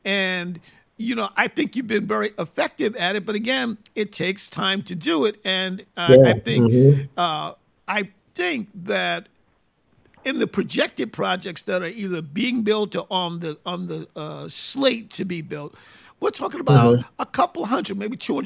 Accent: New York, United States; I was talking to somebody the other day, and I was reminding them, you know, I am originally from New York

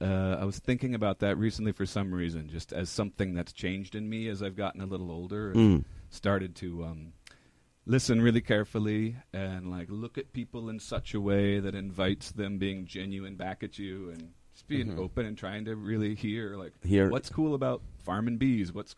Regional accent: Indiana, United States; also born or lived in Rhode Island; Originally, actually, I'm from Rhode Island, which makes me sound smarter. But yeah, I grew up in Indiana.

